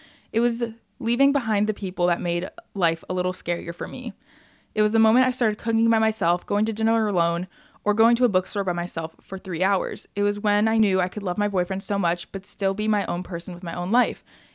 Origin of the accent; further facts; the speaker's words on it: Texas, United States; Kaylee and I grew up outside of Dallas from 5th grade to 8th grade, but sadly in 8th grade I had to move away to live with my dad.